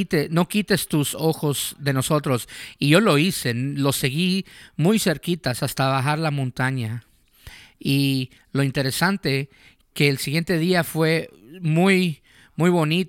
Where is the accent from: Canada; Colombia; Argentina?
Canada; Yo crecí en Canadá, entonces me encanta el invierno y los deportes.